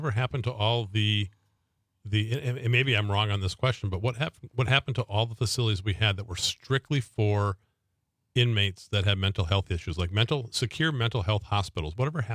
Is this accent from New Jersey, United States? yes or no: no; Green Bay, Wisconsin, United States; I grew up in East Green Bay, right on the border of Alloway and Green Bay. Yep. I've been around this area, you know, most of my life.